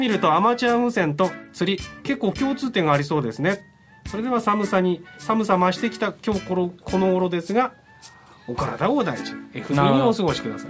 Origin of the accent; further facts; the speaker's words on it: Kokubunji, Tokyo, Japan; 国分寺市は私の故郷で、開局した思い出の地でもありますけれど